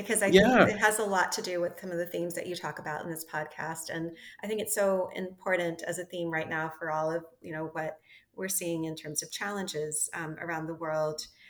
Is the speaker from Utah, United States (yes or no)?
no; Delaware, United States; I grew up in Delaware.